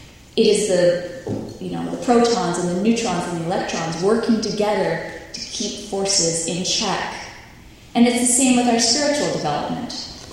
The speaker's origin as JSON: {"language": "English", "region": "New York", "country": "United States", "tie": "born or raised there", "said": "Growing up in New York, the culture of the church was very exotic."}